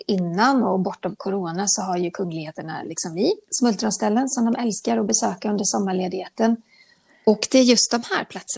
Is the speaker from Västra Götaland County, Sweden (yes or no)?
yes; Borås, Västra Götaland County, Sweden; jag är född liksom runt, eller jag är inte född i Borås, men jag är uppvuxen delvis i Borås. Då var det nära till västkusten.